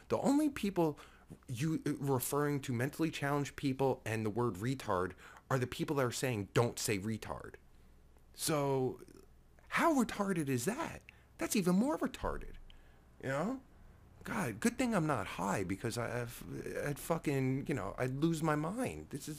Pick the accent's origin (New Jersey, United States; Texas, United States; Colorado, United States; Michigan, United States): New Jersey, United States; I'm not, you know, I'm from Jersey and everything